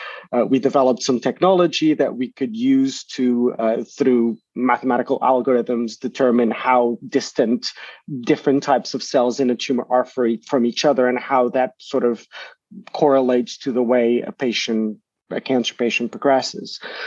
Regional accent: Portugal; moved away as an adult; now in United Kingdom; I'm originally from Portugal, and I did my PhD at the University of Cambridge here in the UK, which is where I'm based now.

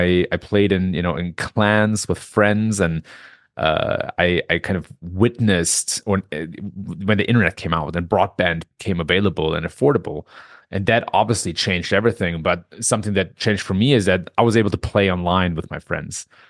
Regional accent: Germany; also born or lived in Silicon Valley, United States; now in United States; I was born and raised in Germany. I now live in the States. Spent a lot of time in Silicon Valley. Now live in a small, tiny town in Michigan that most people never have heard of.

